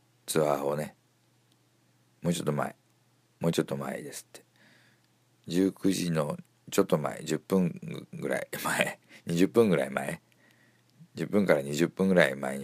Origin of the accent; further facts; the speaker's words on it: Kitakyushu, Fukuoka, Japan; 私の生まれ育った北九州市門司区ね、